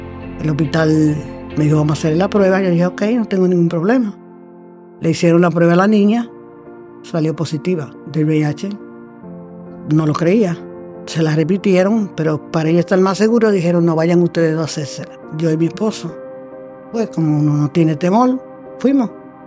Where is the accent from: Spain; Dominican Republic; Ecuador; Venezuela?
Dominican Republic; soy nacionalidad dominicana. Me crié con mi papá, mi mamá, mis hermanos, somos 5.